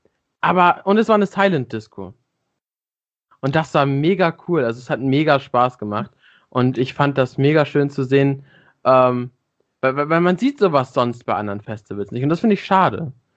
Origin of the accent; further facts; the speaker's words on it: Lower Saxony, Germany; Ich komme aus Niedersachsen.